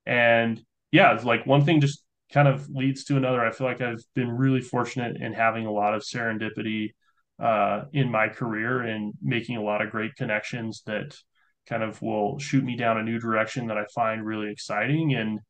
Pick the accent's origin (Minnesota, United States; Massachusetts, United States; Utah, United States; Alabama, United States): Utah, United States; Salt Lake City; And I was born and raised in Salt Lake City. I went to the University of Utah